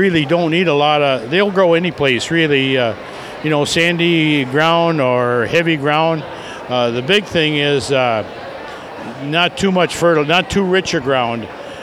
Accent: Delano, Minnesota, United States; and I'm from Delano, Minnesota.

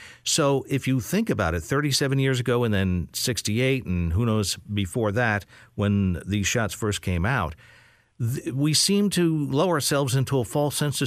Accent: New York, United States; I was growing up in Metro New York

